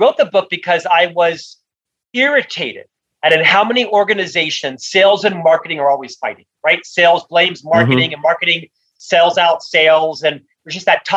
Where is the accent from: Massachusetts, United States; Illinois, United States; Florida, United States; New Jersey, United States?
Florida, United States; now in Utah, United States; I'm from Utah. I'm actually from Florida. I live in Utah.